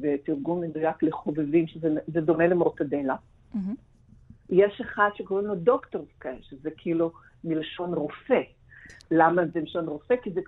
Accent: Riga, Latvia; אני באה מריגה שזה אזור יחסית ישיר ומבוסס

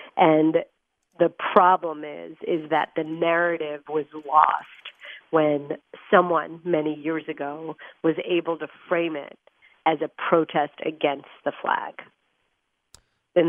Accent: New Jersey, United States; We were married in New Jersey because I'm from New Jersey, and all of my family is in New Jersey, and most of my friends are in the New York, New Jersey area.

